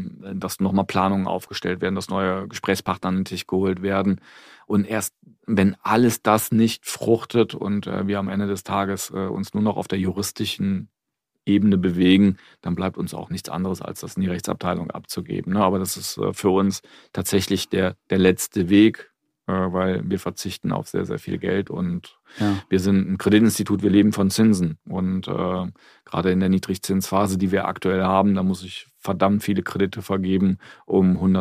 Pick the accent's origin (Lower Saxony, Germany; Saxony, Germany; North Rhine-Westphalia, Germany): North Rhine-Westphalia, Germany; Cologne; Ich bin Kölner und ich bin Karnevalist, das mit Herz und Seele.